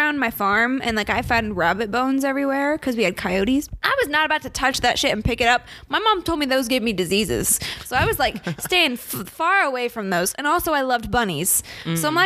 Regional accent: Ohio, United States; I'm from Ohio, but I don't know you.

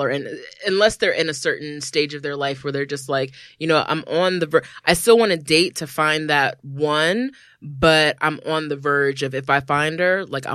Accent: Maryland, United States; I'm a Montgomery County. I grew up in Montgomery County.

